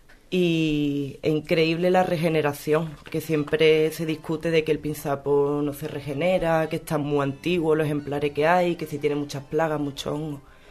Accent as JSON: {"language": "Spanish", "town": "Yunquera", "region": "Andalusia", "country": "Spain", "tie": "born or raised there", "said": "Junquera que mi pueblo."}